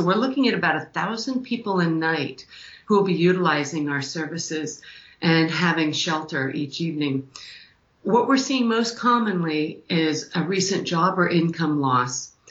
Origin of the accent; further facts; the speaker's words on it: Green Mountain Falls, Colorado, United States; Well, I grew up in Green Mountain Falls, Colorado, a small town up in the Rockies.